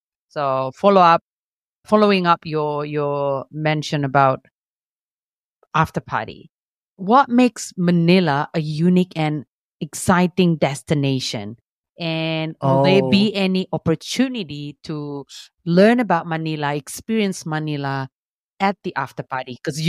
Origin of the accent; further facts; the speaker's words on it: Jakarta, Indonesia; English is a second language; I'm from Jakarta, Indonesia.